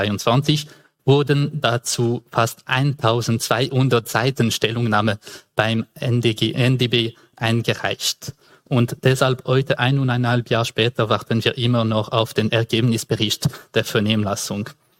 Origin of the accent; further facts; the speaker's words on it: Geneva, Switzerland; first language French; German is a second language; ich komme aus Genf, das sage ich nicht wegen Kantonalismus, sondern wegen der Sprache, weil meine Muttersprache also Französisch ist